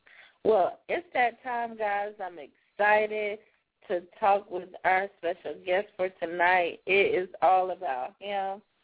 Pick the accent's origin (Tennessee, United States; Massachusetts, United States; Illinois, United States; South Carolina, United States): South Carolina, United States; now in North Carolina, United States; Well, I myself, you know, I currently live in North Carolina, but I'm originally from South Carolina, too, so I love to see that Carolina movement.